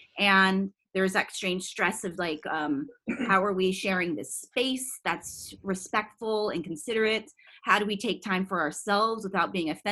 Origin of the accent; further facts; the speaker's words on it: Woodside, California, United States; I'm from Woodside, California. There's a lot of like cowboys and stuff.